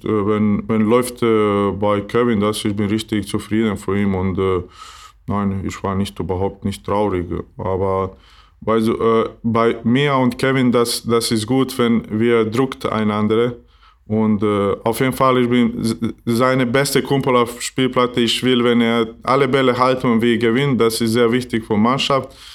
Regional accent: Maglaj, Federation of Bosnia and Herzegovina, Bosnia & Herzegovina; German is a second language; Ich bin nicht aus Doboj, weil ich bin aus Maglaj. Das ist ein kleines Ort in Mitte Bosnien. Aber habe ich in Doboj geboren, wenn da war Krankenhaus. In meiner Stadt gibt es nicht richtige Krankenhaus.

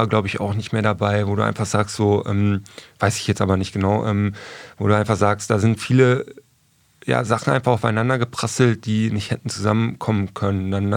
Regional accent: Aalen, Baden-Württemberg, Germany; born there; Ja, ich bin geboren

